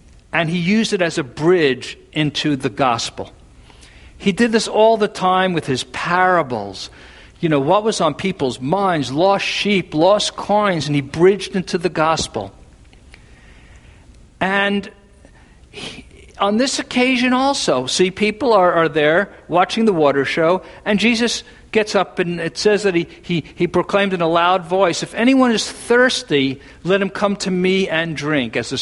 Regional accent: New York City, New York, United States; now in California, United States; Forgive me, I'm from New York City. The wildest animal I ever saw growing up was a pigeon.

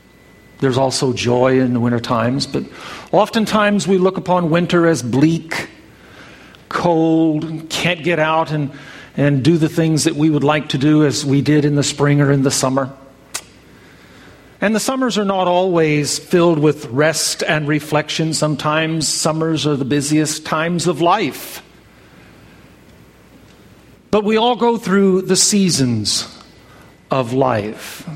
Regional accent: Arkansas, United States; now in California, United States; Back home where I was raised in Arkansas, we had the four seasons.

